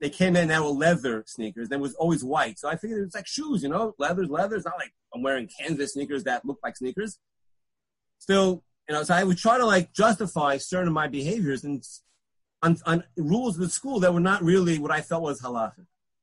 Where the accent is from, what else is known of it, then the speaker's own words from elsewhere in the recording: Brooklyn, New York, United States; I grew up in Borough Park, but Borough Park before it was known as the Borough Park of today.